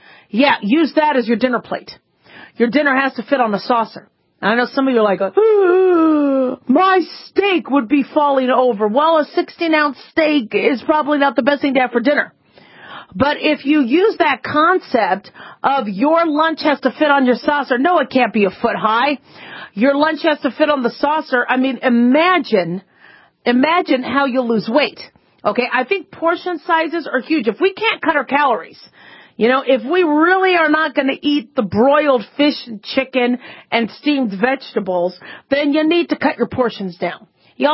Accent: Phoenix, Arizona, United States; I grew up in Phoenix, Arizona, so those, you know, it was hot

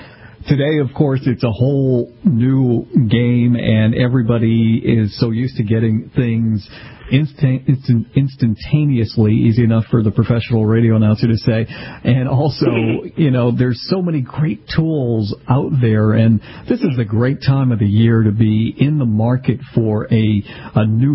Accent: New England, United States; You know, growing up in New England, this is kind of like Jay Leno has said to me, we didn't get to see as many exotic cars, and it was a big deal.

